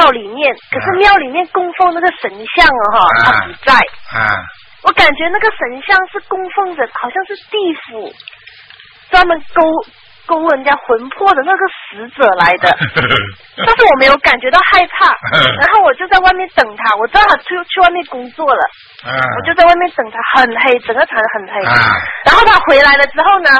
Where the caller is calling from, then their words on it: Shenzhen, Guangdong, China; 我是在中国的，在深圳这一边。